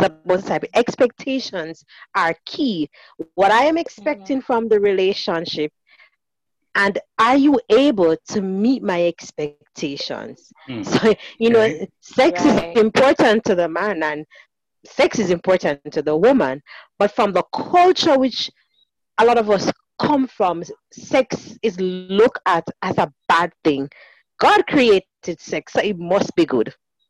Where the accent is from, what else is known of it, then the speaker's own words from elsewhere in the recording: Jamaica; back in the days, in my days, growing up in Jamaica, how dare you talk about sex?